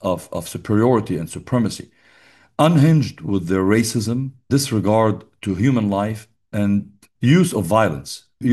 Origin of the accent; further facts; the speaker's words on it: United States; for us as Americans, we're impacted by that. But also as Muslims, as American Muslims